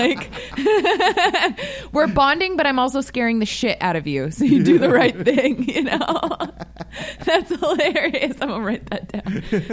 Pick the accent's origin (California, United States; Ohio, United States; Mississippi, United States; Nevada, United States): Nevada, United States; Las Vegas; but I grew up in Vegas, so I was like, yeah, of course.